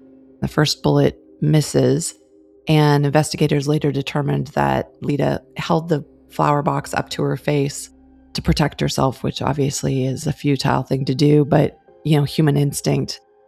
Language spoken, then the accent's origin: English; Canada; now in Atlanta, United States; I'm Canadian. I'm not from the South at all.